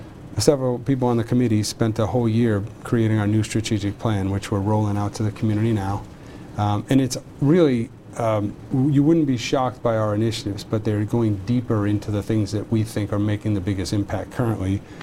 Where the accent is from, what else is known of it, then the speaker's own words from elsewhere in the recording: Lexington, Massachusetts, United States; I grew up in Lexington.